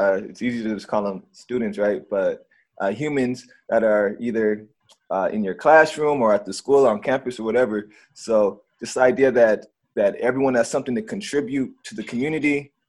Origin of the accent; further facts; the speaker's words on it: Pomona, California, United States; And I had the privilege to move back to my hometown of Pomona, and that's where I'm at right now.